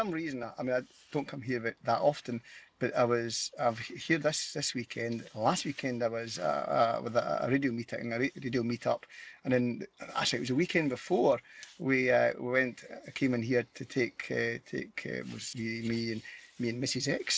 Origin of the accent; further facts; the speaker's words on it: Scotland, United Kingdom; accent: Scottish; That's my pure Scottish accent.